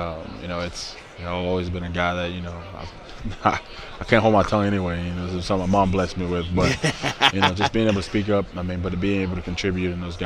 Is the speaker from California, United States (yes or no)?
no; Mississippi, United States; So I grew up – I'm originally from Mississippi.